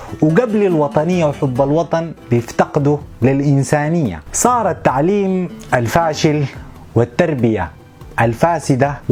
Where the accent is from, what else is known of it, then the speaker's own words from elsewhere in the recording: Sudan; لا شمالي لا جنوبي لا شرقي لا غربي، نحن سودانيين ولازم نتحد كلنا فيها